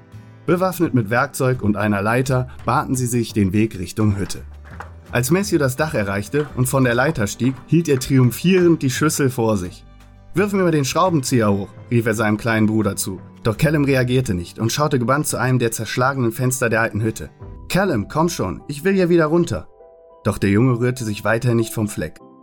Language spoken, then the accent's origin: German; Cologne, North Rhine-Westphalia, Germany; bei uns in Fühling, wo ich aufgewachsen bin.